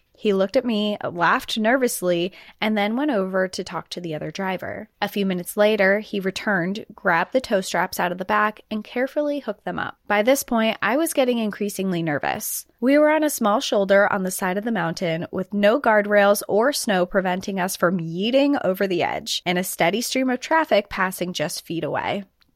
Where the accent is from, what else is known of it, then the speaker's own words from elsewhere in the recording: Colorado, United States; I'm originally from Colorado and live here now, but at the time, I was living on the East Coast.